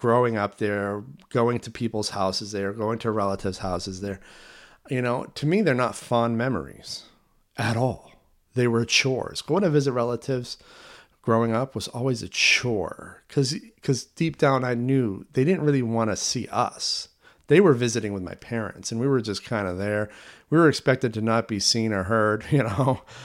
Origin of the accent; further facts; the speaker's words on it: Portland, Maine, United States; You know, there's a lot in Maine that growing up in Portland, I was never introduced to.